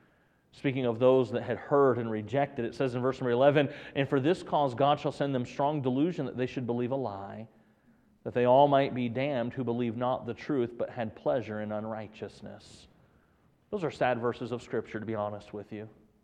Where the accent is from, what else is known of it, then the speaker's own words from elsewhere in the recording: United States; I'm an American citizen, and I'm thankful for the opportunity to be in this country and to be a citizen of this country.